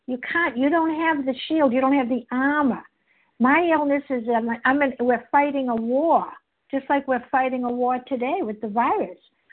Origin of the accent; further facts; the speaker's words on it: Boston, Massachusetts, United States; I'm from Boston.